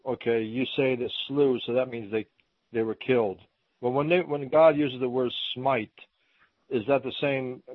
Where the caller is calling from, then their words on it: Baltimore, Maryland, United States; I'm calling from Baltimore.